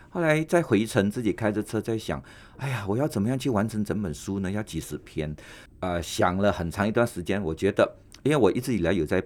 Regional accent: Southern Peninsular Malaysia, Malaysia; 因为我是在南马长大的，南马的长大的人呢，我们都是看新加坡电视跟听新加坡电台，

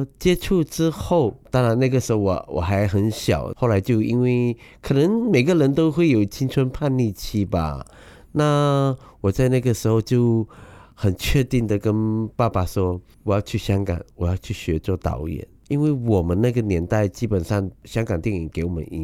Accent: Sarawak, Malaysia; 我觉得沙捞越是我的家乡嘛，然后对啊，就生于斯长于斯吧。

